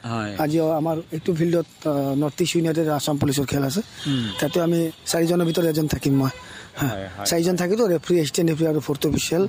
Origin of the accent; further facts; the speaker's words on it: Silchar, Assam, India; শিলচৰৰ পৰা আহিছোঁ মই, শিলচৰ মোৰ ঘৰ।